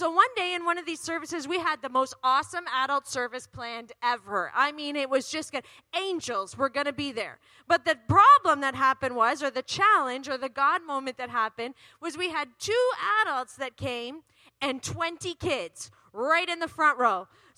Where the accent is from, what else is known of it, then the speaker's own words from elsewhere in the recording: Canada; "Hi, yais Canada, I'm from Canada.